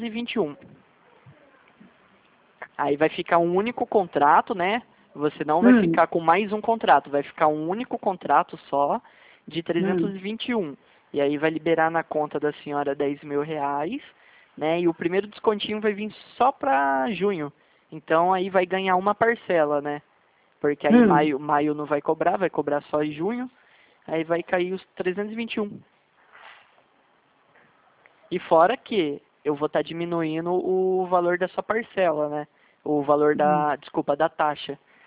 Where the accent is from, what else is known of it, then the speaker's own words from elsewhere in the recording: São José dos Campos, São Paulo, Brazil; São José dos Campos, né? Eu sou do Vale do Paraíba.